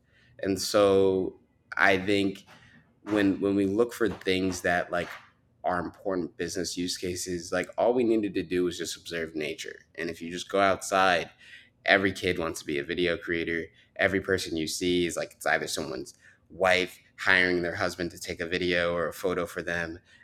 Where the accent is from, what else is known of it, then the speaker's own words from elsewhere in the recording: United States; accent: American; I have an American accent, so mind you, it's as different as like an Australian going to New York, you know, with the accent.